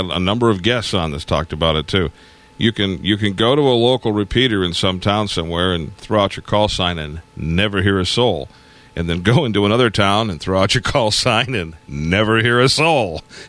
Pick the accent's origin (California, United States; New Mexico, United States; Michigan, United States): Michigan, United States; Detroit; I go to my hometown of Detroit and log into a machine somewhere